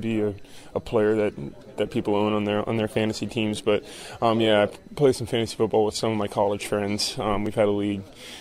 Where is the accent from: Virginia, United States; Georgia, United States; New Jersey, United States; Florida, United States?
Florida, United States; even though I grew up in Florida, I always kind of swayed toward DC sports.